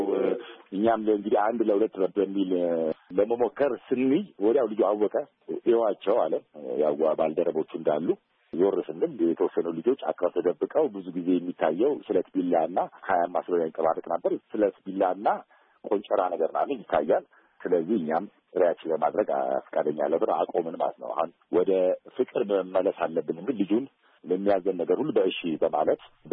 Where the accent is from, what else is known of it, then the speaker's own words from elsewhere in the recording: Addis Ababa, Ethiopia; የአዲስ አበባ ልጆች ነን፣ ተወልደን ያደግንበት ነው ይሄ ቦታ። ይህን ቦታ ህጻን ሆነን ነው የምናውቀው